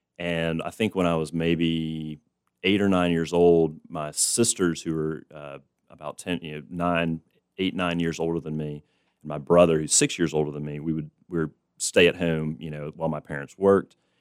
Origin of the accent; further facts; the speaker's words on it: Savannah, Georgia, United States; now in Wilmington, United States; So I grew up in Savannah, Georgia, kind of a great parallel town to Wilmington.